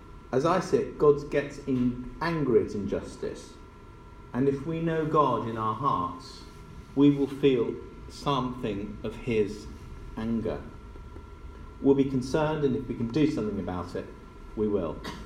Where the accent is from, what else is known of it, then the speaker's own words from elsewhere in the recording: United Kingdom; We're British, so that's not what we do.